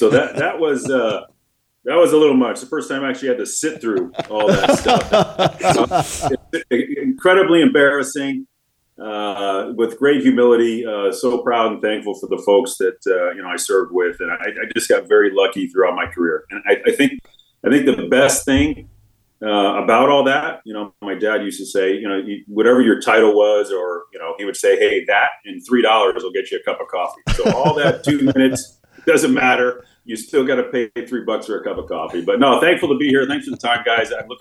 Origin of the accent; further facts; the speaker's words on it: Connecticut, United States; I grew up in Connecticut, a small town there.